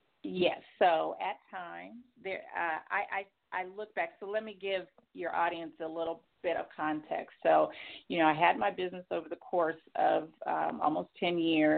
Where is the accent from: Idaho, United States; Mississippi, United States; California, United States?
California, United States; when I am from California.